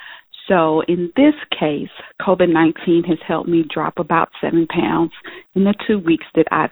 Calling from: Lancaster, Texas, United States; I'm calling from Lancaster, Texas.

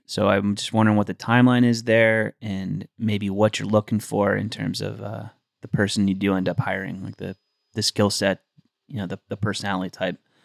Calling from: Pittsburgh, Pennsylvania, United States; I'm very, very happy down here in Pittsburgh, PA, to hear you say that, Craig.

